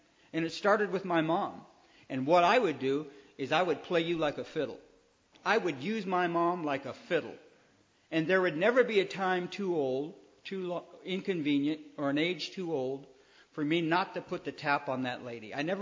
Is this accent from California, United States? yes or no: yes; California, United States; also born or lived in Detroit; I was born in Detroit, and I came out to California when I was about 4 years old, and I was put in a foster home.